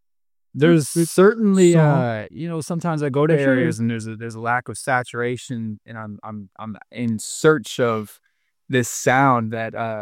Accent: Nova Scotia, Canada; born there; now in Winnipeg, Canada; and I'm new to Winnipeg, Manitoba. I haven't lived here for quite so long. I was born in Nova Scotia, in fact.

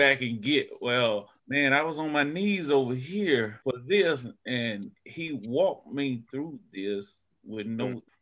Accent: Prosperity, South Carolina, United States; Prosperity, Newberry, South Carolina, born and raised. Never been to California in my life.

